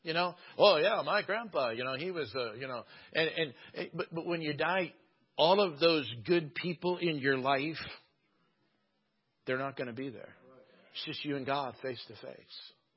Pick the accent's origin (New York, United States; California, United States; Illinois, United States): California, United States; I guess maybe I'm from California. That's why it touched me so well.